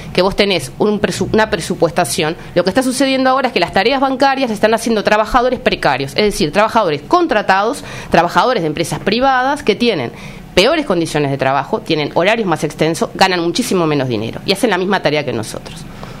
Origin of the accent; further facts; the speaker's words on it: Uruguay; primero somos uruguayos.